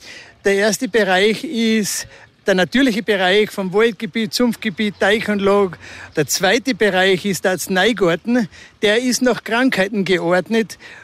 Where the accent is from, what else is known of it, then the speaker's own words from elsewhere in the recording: Tamsweg, Salzburg, Austria; Ich bin ein gebürtiger Lungauer aus Damsweg.